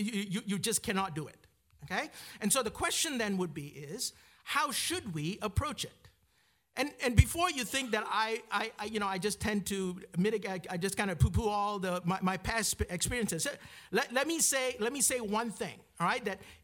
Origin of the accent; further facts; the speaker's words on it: Malaysia; Growing up in Malaysia, I didn't grow up in a Presbyterian church